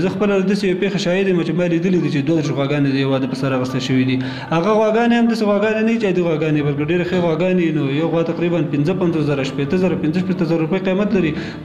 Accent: Kunar, Afghanistan; زه اصلا د کونړ ولایت اوسیدونکی یم.

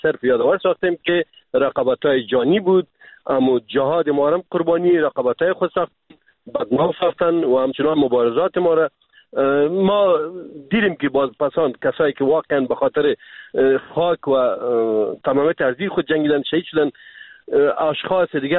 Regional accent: Afghanistan; ما افغان هستیم

